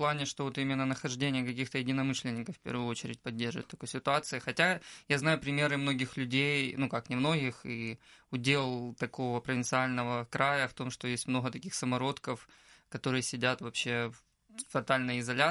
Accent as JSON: {"language": "Russian", "town": "Luhansk", "region": "Luhansk Oblast", "country": "Ukraine", "tie": "born or raised there", "said": "мне было интересно экспериментировать вообще с социальной реальностью в родном городе."}